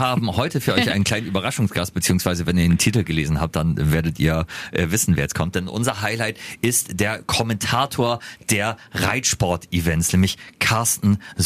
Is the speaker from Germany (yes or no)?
yes; Lunestedt, Lower Saxony, Germany; aus Lunestedt, aus meiner alten Heimat